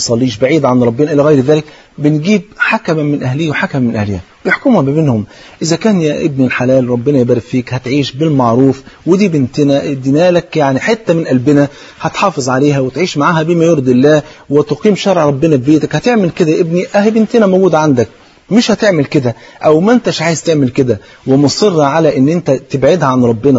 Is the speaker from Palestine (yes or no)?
yes; Palestine; أنا فلسطيني